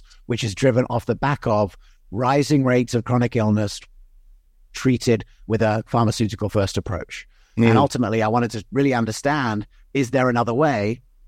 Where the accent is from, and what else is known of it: England, United Kingdom; born or raised there; also born or lived in United States